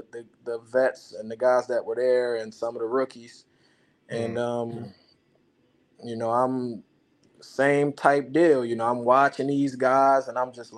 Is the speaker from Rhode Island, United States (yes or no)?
no; Baltimore, Maryland, United States; growing up, I grew up in Baltimore. You know, I'm an inner city kid, so things were tough.